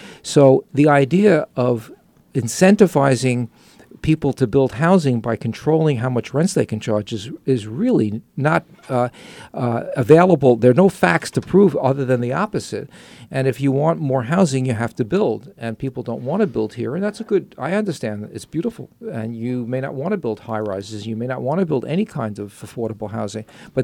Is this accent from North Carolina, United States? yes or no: no; New York, United States; believe it or not, I'm from New York.